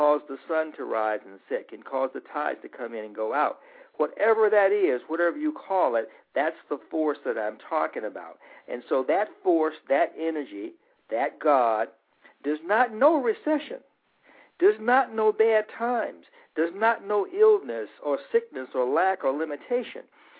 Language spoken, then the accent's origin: English; Birmingham, Alabama, United States; also born or lived in Los Angeles; Well, I grew up in Birmingham, Alabama, and I always knew that I wanted to do something to contribute to the universe and to help others